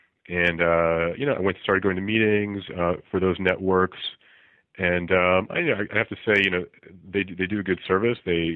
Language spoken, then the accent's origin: English; New Jersey, United States; also born or lived in Chicago; I'm from the East Coast, grew up North Jersey near New York City